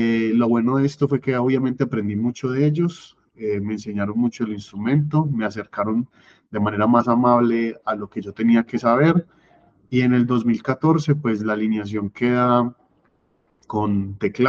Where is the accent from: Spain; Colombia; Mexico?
Colombia; como colombianos que somos, creo que al final nos termina gustando mucho el death metal